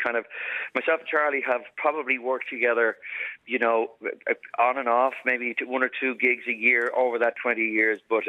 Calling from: Dublin, Leinster, Ireland; I'm ringing you from the Sugar Club in downtown Dublin today

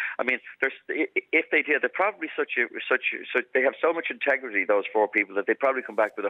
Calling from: Dublin, Leinster, Ireland; I'm ringing you from the Sugar Club in downtown Dublin today

